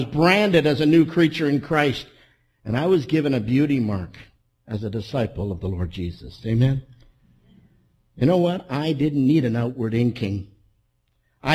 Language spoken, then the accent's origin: English; Toronto, Ontario, Canada; Some of you know that I was raised in Toronto, Canada, and I was raised in apartment high-rises.